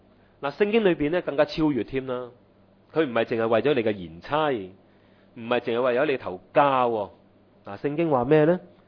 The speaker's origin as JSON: {"language": "Cantonese", "country": "China", "said": "我哋中国人话咧，百忍咧就可以成金"}